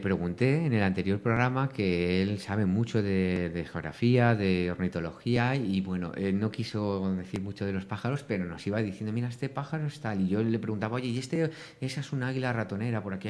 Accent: Valdearenas, Castilla-La Mancha, Spain; pasa precisamente el camino por la puerta de mi casa, en mi pueblo, que mi pueblo se llama Valdearenas, en Guadalajara.

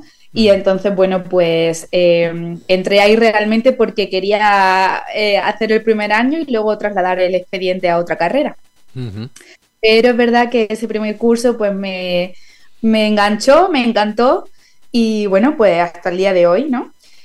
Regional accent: Jaén, Andalusia, Spain; Yo soy de Jaén, pero luego trasladé el expediente a Granada.

